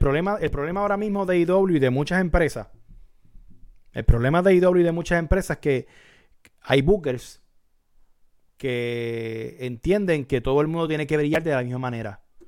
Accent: Puerto Rico; Venimos de Puerto Rico, de una de las cunas hardcore de la vida.

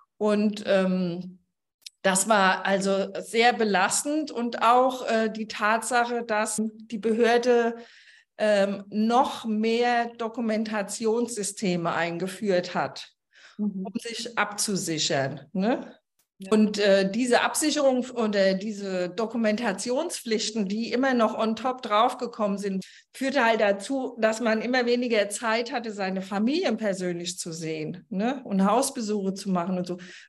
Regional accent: Mainz, Rhineland-Palatinate, Germany; born there; Ich bin aus der Nähe von Mainz gebürtig und von einem Weingut. Mein Papa war Winzer.

